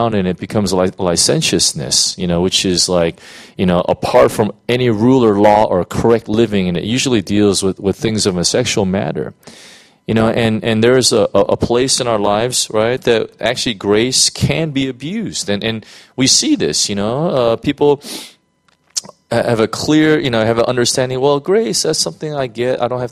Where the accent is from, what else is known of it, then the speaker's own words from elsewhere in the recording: United States; you know, I'm American. We have something called freedom of speech, right?